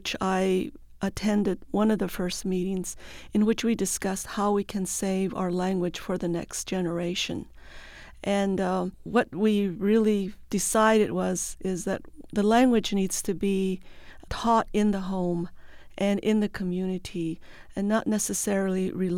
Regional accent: United States; first language Navajo; English is a second language; Well, I grew up as Navajo being my first language, and then I learned English.

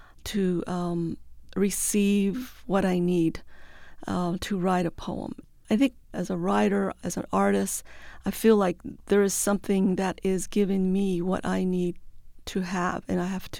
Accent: United States; first language Navajo; English is a second language; Well, I grew up as Navajo being my first language, and then I learned English.

